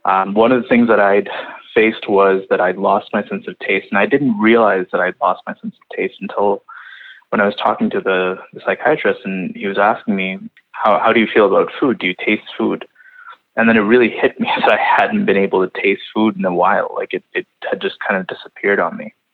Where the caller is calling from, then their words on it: Toronto, Ontario, Canada; I'm calling from Toronto.